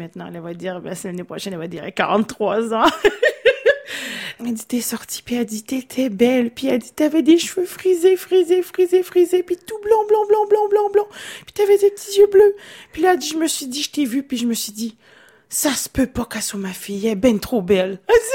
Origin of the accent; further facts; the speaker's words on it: Dolbeau, Quebec, Canada; born there; Alors, je suis née à Dolbeau.